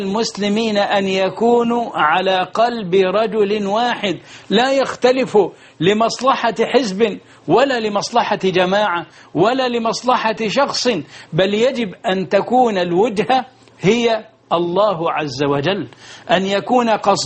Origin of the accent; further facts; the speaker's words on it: Egypt; أنعم على بلدنا مصر